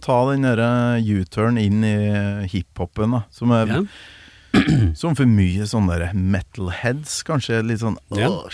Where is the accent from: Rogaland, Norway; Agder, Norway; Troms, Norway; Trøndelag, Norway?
Trøndelag, Norway; Kolvereid; Sånn i forhold til på Kolvereid, der jeg kommer fra, i Nord-Trøndelag.